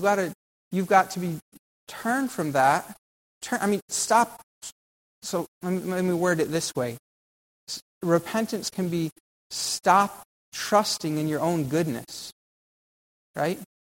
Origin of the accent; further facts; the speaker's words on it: United States; I grew up in America. God was abstract.